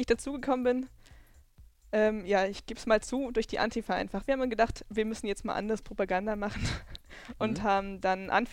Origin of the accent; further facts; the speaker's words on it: Erfurt, Thuringia, Germany; now in Freiburg, Germany; Ich komme eigentlich aus Erfurt.